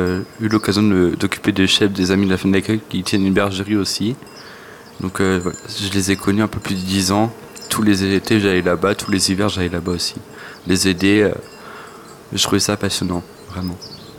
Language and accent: French; Brest, Brittany, France; born there; Je suis né à Brest